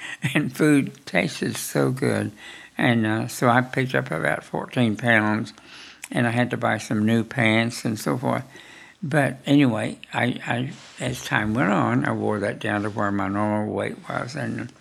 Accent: Claremore, Oklahoma, United States; He worked at the courthouse in Rogers County, Claymore, my hometown.

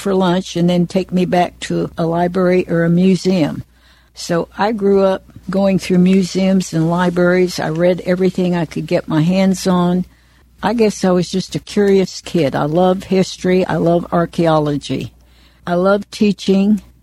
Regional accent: Kansas, United States; I loved history, but I couldn't teach Oklahoma history because I'm from Kansas.

